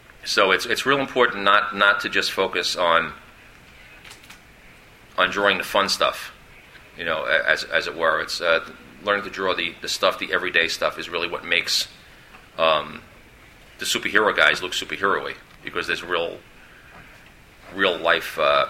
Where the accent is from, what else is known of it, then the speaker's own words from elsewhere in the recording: New York City, New York, United States; I know that since I grew up in New York City, there's a place called the Art Students League